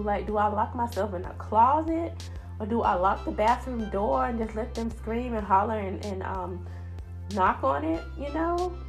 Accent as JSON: {"language": "English", "region": "the South", "country": "United States", "accent": "southern", "said": "I'm pretty sure my southern accent has been all exposed as usual."}